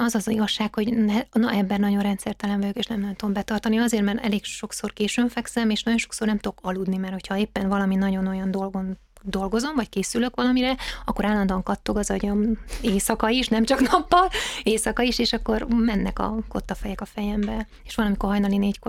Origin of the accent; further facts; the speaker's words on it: Székely Land, Romania; ez a Hunc utazás, ami Székelyföldet úgy mutatja be, amiben én felnőttem